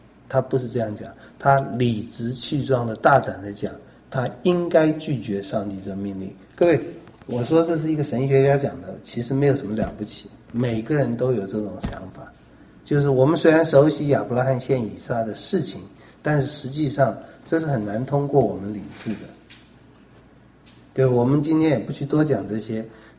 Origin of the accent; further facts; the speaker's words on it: China; 就我们中国人注意物质方面的部分，但我们中国人另外一个部分又非常注意的就是面子。